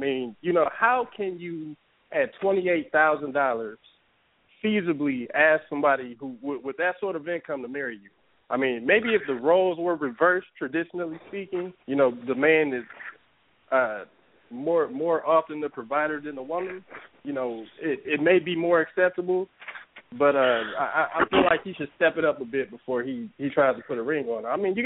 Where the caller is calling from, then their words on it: Detroit, Michigan, United States; I'm calling from the metropolitan area of Detroit, Michigan.